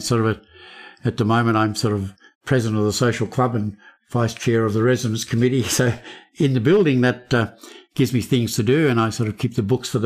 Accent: Melbourne, Victoria, Australia; I grew up in Melbourne, so Melbourne was the choice

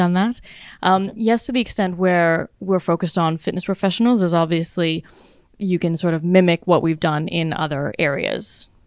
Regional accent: Canada; I'm Canadian. I kind of have a bit of a tie towards the US.

